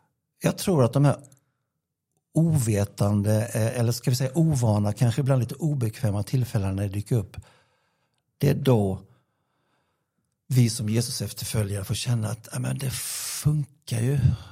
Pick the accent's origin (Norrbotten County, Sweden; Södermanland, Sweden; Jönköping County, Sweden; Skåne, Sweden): Jönköping County, Sweden; Gnosjö; now in Växjö, Sweden; jag har inte bott här i Växjö så länge, utan jag kommer ju från Gnosjö.